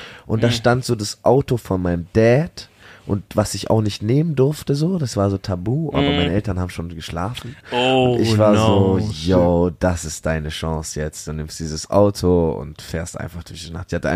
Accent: Munich, Bavaria, Germany; wir kommen aus München

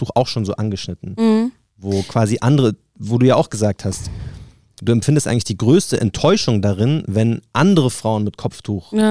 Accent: Palestine; now in Germany; Was willst du mir als Palästinenser, der damit aufgewachsen ist

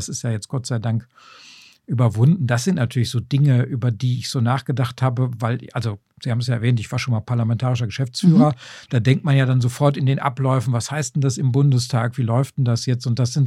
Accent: North Rhine-Westphalia, Germany; Ich bin sogar aufgewachsen im Schatten des Parkstadions. Also das kleine Zechenreihenhäuschen meiner Eltern, das war so nah daran

